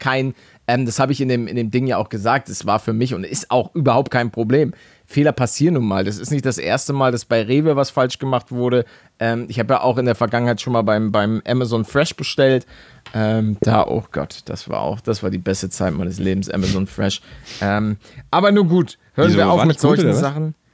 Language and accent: German; Germany; now in Miami, United States; Ich komme aus Deutschland